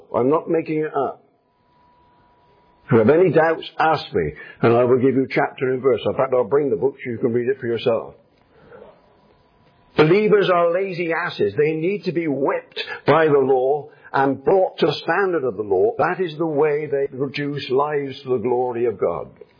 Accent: England, United Kingdom; I am an Englishman. Some of you are English too. That means I have Puritan genes within me.

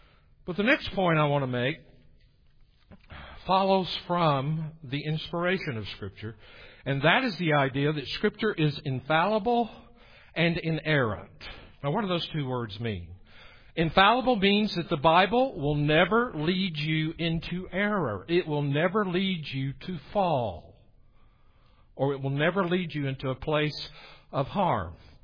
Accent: Tennessee, United States; I grew up in Tennessee, if you can't tell already.

